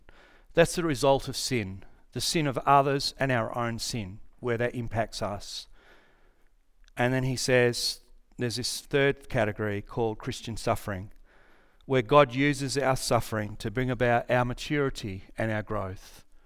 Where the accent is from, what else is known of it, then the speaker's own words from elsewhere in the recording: Western Australia, Australia; So I grew up in the Great Southern, and I worked at a dealership, machinery and automotive dealership.